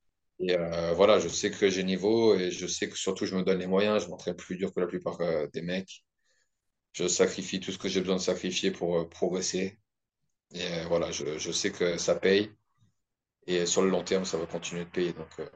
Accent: the Alps, France; now in New Zealand; la Suisse, c'est pas loin de là où ma famille vit en France. Je viens des Alpes de base.

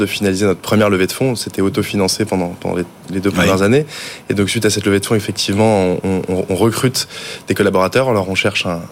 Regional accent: Loches, Centre-Val de Loire, France; je suis originaire de Loche, oui, tout à fait.

